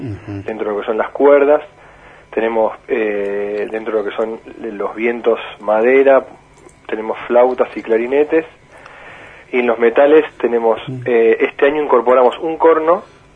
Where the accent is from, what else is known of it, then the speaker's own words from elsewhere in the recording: Comodoro Rivadavia, Chubut, Argentina; born there; now in Lago Puelo, Argentina; La Patagonia, o sea, yo soy nacido en Comodoro, ¿verdad?